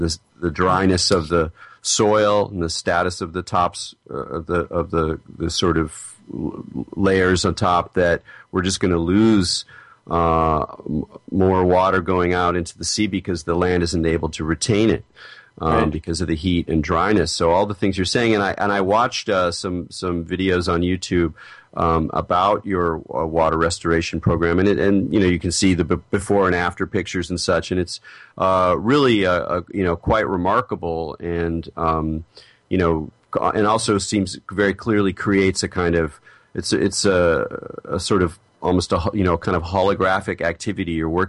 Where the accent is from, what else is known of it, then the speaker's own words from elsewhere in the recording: California, United States; these words are all very resonant for me because I'm a Californian